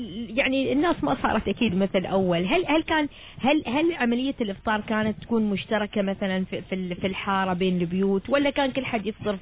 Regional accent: Oman; علينا نحن كعمانيين

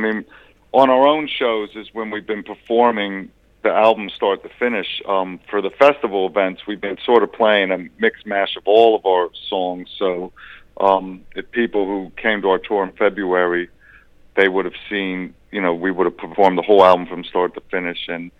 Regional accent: New York, United States; So we're still heavily inspired by, you know, how we grew up in New York and the music.

